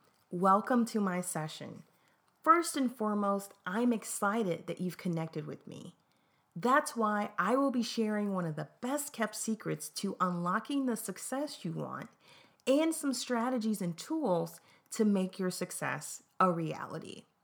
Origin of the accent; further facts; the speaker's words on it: Tennessee, United States; would later graduate from Tennessee State University, which is a great school and is located in my home state